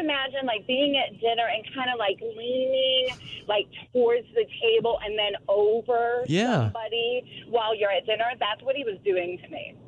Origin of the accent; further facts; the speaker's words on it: Chicago, Illinois, United States; So we're both from Chicago, and I had been out with him on several dates. And then I moved to New York City